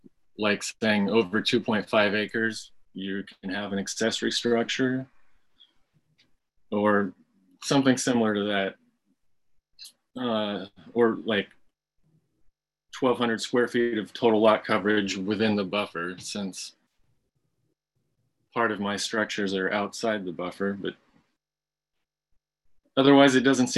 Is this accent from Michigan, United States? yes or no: no; Bainbridge Island, Washington, United States; I grew up on Bainbridge on the south end. I went to Blakely Elementary all the way through Bainbridge High School.